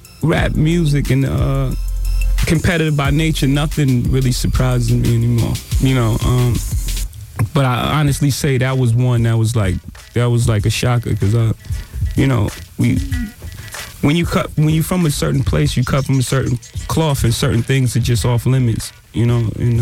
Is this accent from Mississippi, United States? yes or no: no; Brooklyn, New York, United States; I think I need to remind people I'm from Marcy Projects.